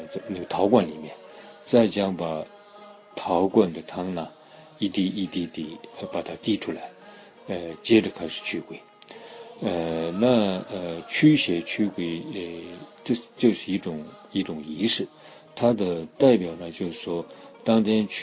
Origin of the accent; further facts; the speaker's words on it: Lhasa, Tibet, China; 我从小出生长大在西藏拉萨